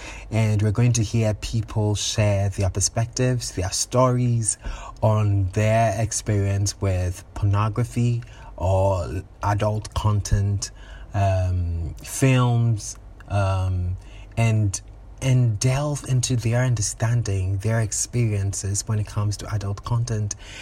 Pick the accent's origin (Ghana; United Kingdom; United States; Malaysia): Ghana; And I, knowing then again as Ghanaian